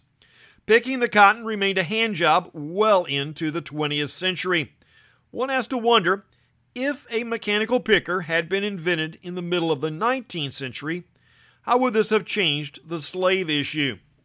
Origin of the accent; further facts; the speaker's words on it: Indiana, United States; how growing up in South Central Indiana, May was filled with news from the Indianapolis Motor Speedway.